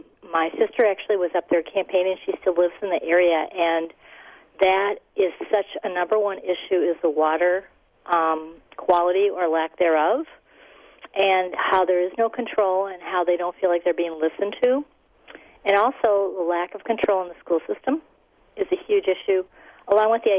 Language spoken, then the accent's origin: English; Wisconsin, United States; Well, actually, I'm originally from Kewaunee County